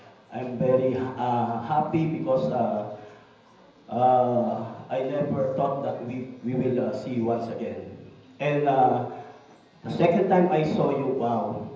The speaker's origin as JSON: {"language": "English", "country": "Philippines", "second_language": "English", "said": "Because I'm a Filipino, and I'm very passionate with the foreigners like you"}